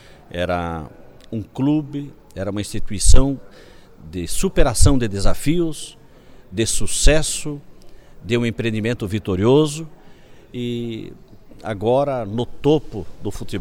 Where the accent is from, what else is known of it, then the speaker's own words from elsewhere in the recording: Santa Catarina, Brazil; eu sou do oeste de Santa Catarina